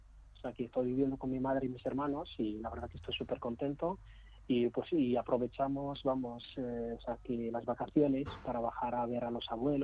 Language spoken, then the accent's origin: Spanish; Morocco; now in Madrid, Spain; Sí, soy marroquí.